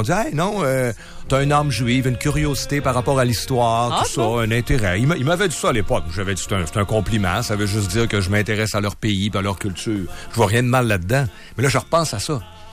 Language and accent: French; England, United Kingdom; French is a second language; c'est parce que je suis anglais.